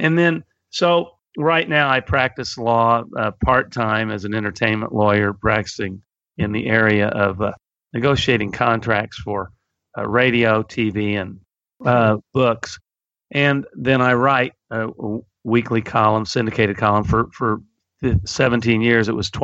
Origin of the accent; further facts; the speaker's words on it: Cape Girardeau, Missouri, United States; born there; I was born in Cape Girardeau, Missouri, in a family of lawyers.